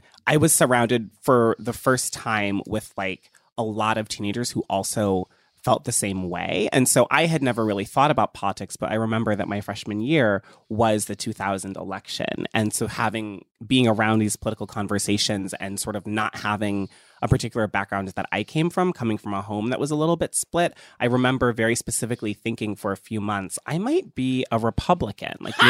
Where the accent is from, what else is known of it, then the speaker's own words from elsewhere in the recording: Ohio, United States; Yeah, I grew up in Ohio, and I'm sort of going to echo that with Fran.